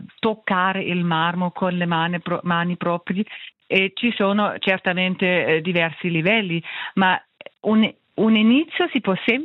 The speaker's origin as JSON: {"language": "Italian", "country": "Germany", "tie": "born or raised there", "also_born_or_lived": "Hamburg", "second_language": "Italian", "moved": "as an adult", "lives_now": "Peccia, Switzerland", "said": "di origine sono tedesca, sono nata e cresciuta in Germania e poi ho studiato arte tra l'altro ad Amburgo e poi ho studiato con il diploma la pedagogia e anche la terapia dell'arte prima di venire a Peccia."}